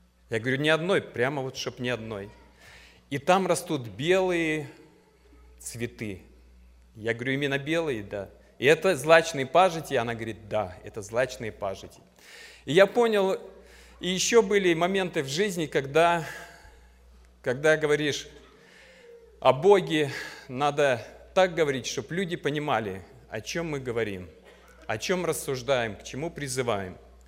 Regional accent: Saint Petersburg, Russia; also born or lived in Moldova / Estonia; now in Chicago, United States; я из Чикаго, живу в Чикаго 26 лет, родился в Ленинграде. Детство прошло там, потом 6 лет в Молдавии жил, в Эстонии 8 и...

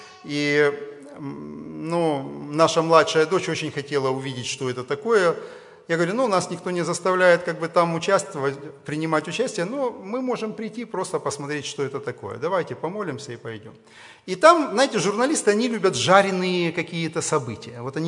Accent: Kyiv, Ukraine; я из Киева

